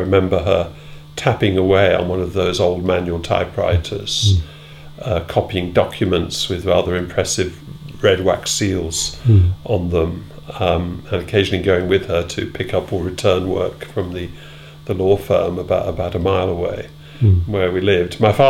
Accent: Birmingham, West Midlands, United Kingdom; born there; So I was born in Birmingham, second of four children, in a semi-detached house in the North Birmingham suburb of Erdington.

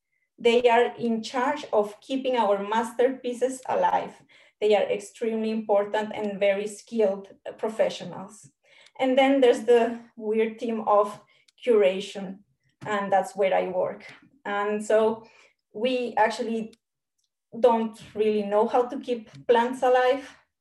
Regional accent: Colombia; moved away as an adult; also born or lived in Switzerland; now in Cambridge, United Kingdom; I am from Colombia, but I lived for 10 years in Switzerland, where I did my master's and my PhD. And then just after I finished my PhD, there was this opportunity to work in Cambridge, and I moved to Cambridge, and that was 3 years ago.

